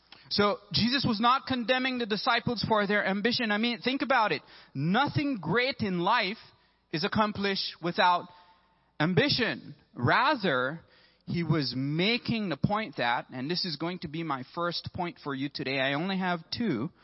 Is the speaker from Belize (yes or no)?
yes; Belize; Maybe it's just because I'm from Belize